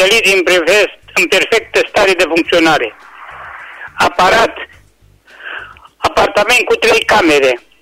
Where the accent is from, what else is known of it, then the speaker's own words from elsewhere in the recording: Caransebeș, Caraș-Severin, Romania; din Caransebeș.